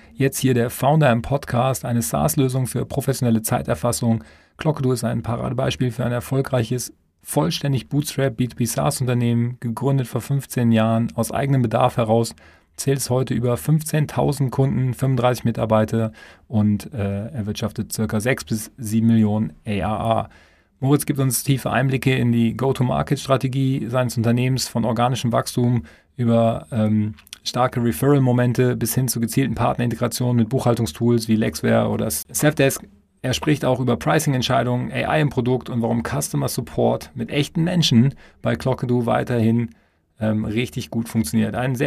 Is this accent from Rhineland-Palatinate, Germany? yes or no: no; Düsseldorf, North Rhine-Westphalia, Germany; Ich komme ja aus Düsseldorf